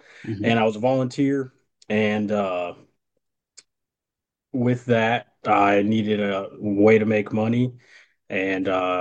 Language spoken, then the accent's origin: English; Charlotte, North Carolina, United States; also born or lived in New York; I say I'm from North Carolina. I'm originally born in New York, but I claim Charlotte as home. Parents live there, brothers, sisters, everybody lives there.